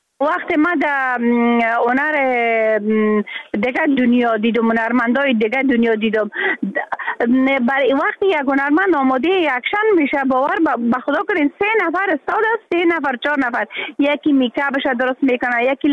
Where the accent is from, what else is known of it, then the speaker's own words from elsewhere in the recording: Afghanistan; ما در بیرون از افغانستان هستم